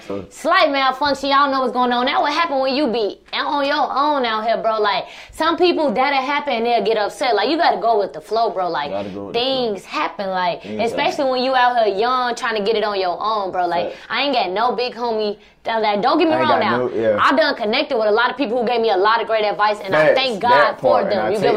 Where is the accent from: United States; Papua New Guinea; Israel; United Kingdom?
United States; Chicago, Illinois; now in Atlanta, United States; You know, I'm from Chicago. I'm just not learning Atlanta, too. I've just been down here like three and a half years.